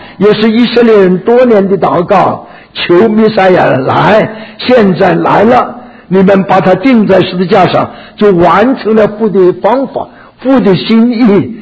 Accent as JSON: {"language": "Chinese", "region": "Shandong", "country": "China", "said": "他们不懂得我们山东人乡下的排行"}